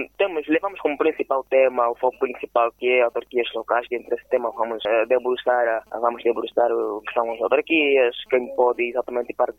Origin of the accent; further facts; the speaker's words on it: Angola; todos nós somos angolanos